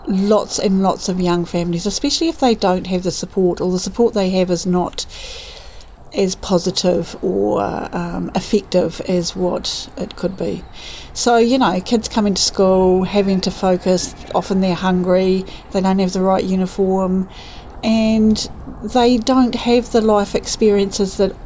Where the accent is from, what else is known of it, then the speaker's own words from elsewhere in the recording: Havelock, Marlborough, New Zealand; And I grew up in Havelock.